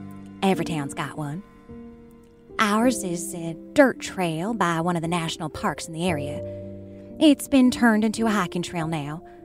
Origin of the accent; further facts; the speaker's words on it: Walden, Tennessee, United States; I'm from Walden, Tennessee. Most of y'all probably don't know where that is, but that's all right.